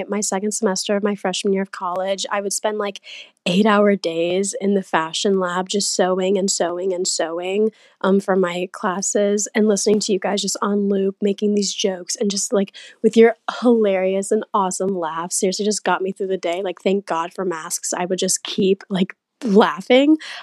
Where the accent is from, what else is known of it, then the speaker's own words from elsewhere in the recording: Wisconsin, United States; I'm from Wisconsin